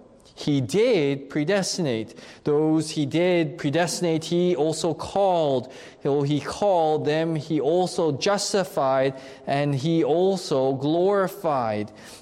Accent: Canada; So if I drive down to the U.S. border and I cross it and I go into the States, as a Canadian citizen, I am an alien to them. It's a reminder to me that my home is back in Canada.

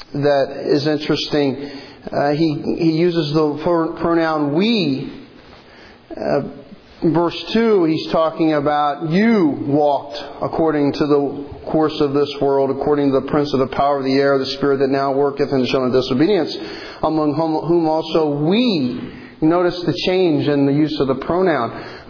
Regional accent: New Jersey, United States; moved away; when I went back to the States to visit my hometown in New Jersey.

